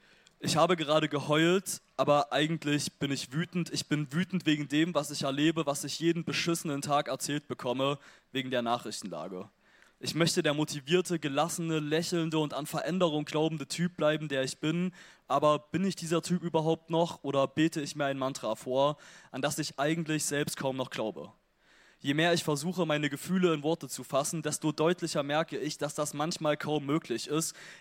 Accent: Zwickau, Saxony, Germany; ich bin in Zwickau in Westsachsen aufgewachsen. Das ist so eine Stadt mit 90.000 Einwohnern und ich glaube, weiße, privilegierte Leute, wie ich es eben auch bin, die können in so Städten sehr, sehr entspannt aufwachsen.

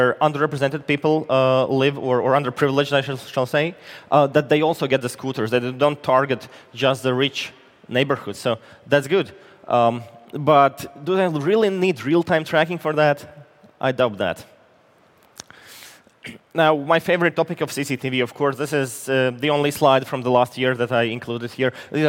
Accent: Latvia; English is a second language; Now, as you were told, I come from Latvia, and I want to share something from Latvia.

